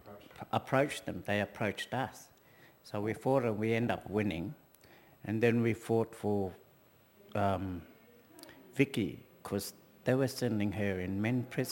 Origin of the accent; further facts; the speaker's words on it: Northern Territory, Australia; Yeah, well, I grew up in Rubber Creek.